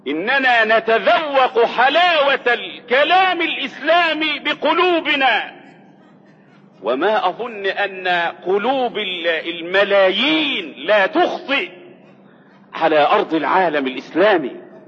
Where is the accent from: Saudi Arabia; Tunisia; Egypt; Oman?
Egypt; وثبت ان عندنا في مصر الان من المشاهدين 26 مليون مشاهد مدمنين على التلفزيون